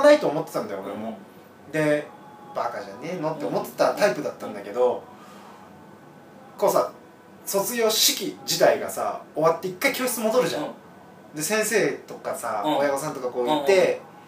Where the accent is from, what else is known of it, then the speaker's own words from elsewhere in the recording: Nagano, Japan; moved away; あ、俺はこっちあの地元長野はさ稲いっぱいあるじゃん、